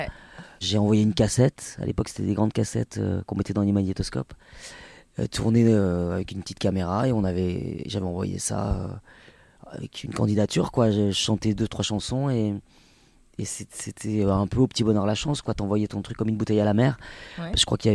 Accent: Nouvelle-Aquitaine, France; J'ai grandi au Pays Basque, parce que je suis basque. … J'ai grandi dans un village, dans une montagne, pas loin de Saint-Jean-de-Luz.

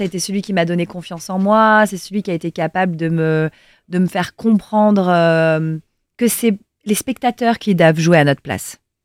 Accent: Montpellier, Occitanie, France; je viens de Montpellier, je voulais faire ce métier.

